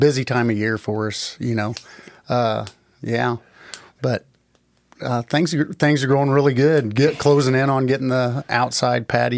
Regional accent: Carrollton, Illinois, United States; I grew up in Carrollton in the 80s

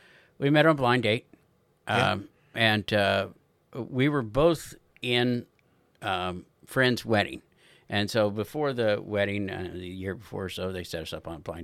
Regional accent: Illinois, United States; I was born and raised in Jersey County, lived in Jersey County my whole life. I grew up out in the country, out west of Fielden, out in the hills.

